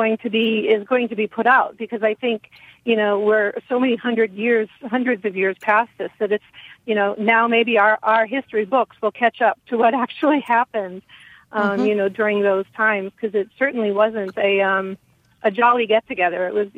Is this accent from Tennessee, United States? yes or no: no; Plymouth, Massachusetts, United States; Well, I grew up in Plymouth, and I grew up learning that it was all Pilgrims